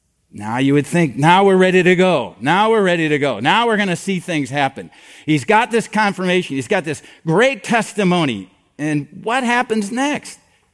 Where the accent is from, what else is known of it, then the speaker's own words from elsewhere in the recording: Iowa, United States; I'm from Iowa, okay? I can tell you a manger is not where you put a baby, all right?